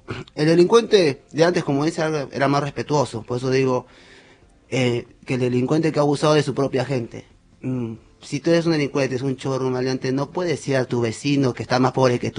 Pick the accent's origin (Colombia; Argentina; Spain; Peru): Peru; moved away; Yo vengo de Perú, de un lugar donde mi familia también son del campo, tengo familias obreras campesinas